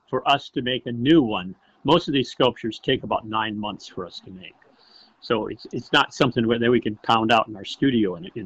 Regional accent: Orange City, Iowa, United States; actually both grew up in Northwest Iowa, way up there in Sioux County and Lyon County. Orange City was my hometown where I grew up in.

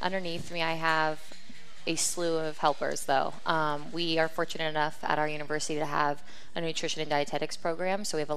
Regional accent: Huntington Beach, California, United States; Huntington Beach, California.

